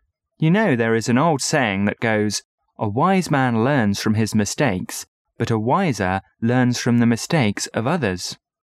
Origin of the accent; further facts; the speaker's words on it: Chongqing, China; I was in my hometown of Chongqing when I saw it when it first came out a few years ago.